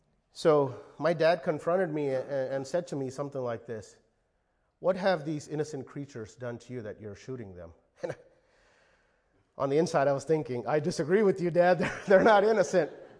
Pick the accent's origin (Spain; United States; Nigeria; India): India; Growing up in India as a young boy, my mom and dad lived in a house, a really nice house with a huge backyard.